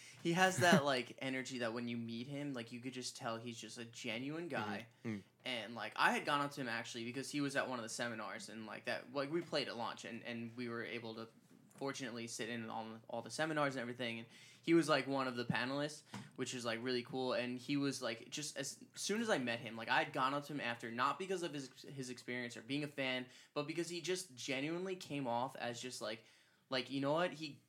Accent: Long Island, New York, United States; I explained that we're also from Long Island, so it was like kind of like that connection that we had.

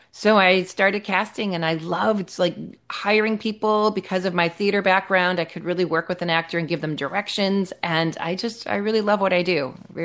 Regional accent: Chicago, Illinois, United States; born there; So I was born in Chicago. Started acting, singing, and dancing at a young age

